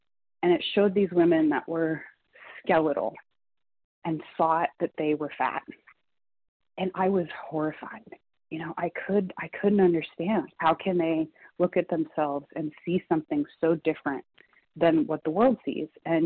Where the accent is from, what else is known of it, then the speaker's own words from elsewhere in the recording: Michigan, United States; I'm from Michigan.